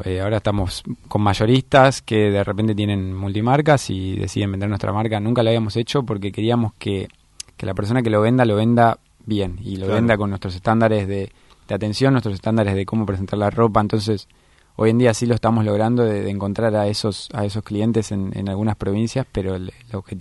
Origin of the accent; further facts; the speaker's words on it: Ciudad Evita, Buenos Aires Province, Argentina; nos conocemos del barrio, somos los dos de Ciudad Evita, de zona oeste, La Matanza.